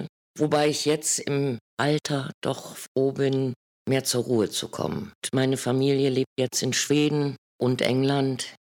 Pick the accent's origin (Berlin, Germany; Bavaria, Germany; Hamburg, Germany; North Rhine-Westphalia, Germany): North Rhine-Westphalia, Germany; Mettmann; Schulzeit up and down in Mettmann, aufs Gymnasium nach der Quarta